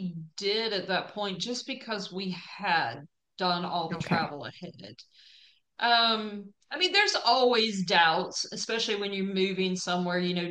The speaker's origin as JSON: {"language": "English", "town": "Wilmington", "region": "North Carolina", "country": "United States", "tie": "born or raised there", "also_born_or_lived": "Colorado", "said": "I had to be back close to the ocean because I grew up in the Wilmington area of North Carolina and Colorado, not having any ocean."}